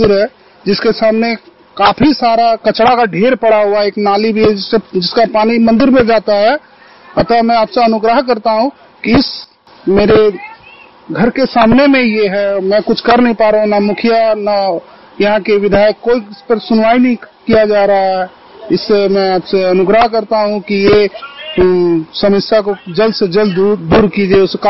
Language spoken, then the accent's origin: Hindi; Jharkhand, India; मैं जेना मोड़ झारखंड का रहने वाला हूँ।